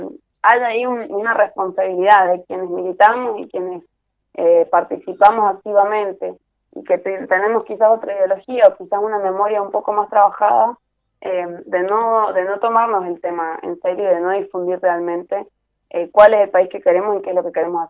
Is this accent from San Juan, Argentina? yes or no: yes; San Juan, Argentina; Sí, soy sanjuanina. De chiquita